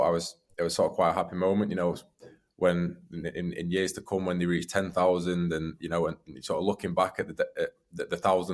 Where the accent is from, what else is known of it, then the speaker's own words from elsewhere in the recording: Sheffield, Yorkshire and the Humber, United Kingdom; I'm being from Sheffield